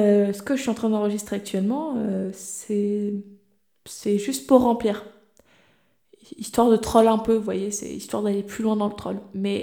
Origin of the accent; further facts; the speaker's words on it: Brittany, France; en tant que breton, je revendique la Bretagne